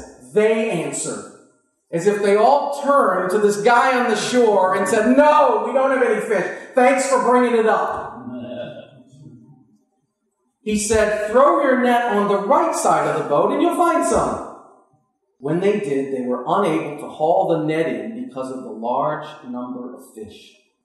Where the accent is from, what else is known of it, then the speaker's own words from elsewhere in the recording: Massachusetts, United States; You know, I was raised in Massachusetts to be a rugged individual, a faithful Democrat. Go to the Catholic Church once a month.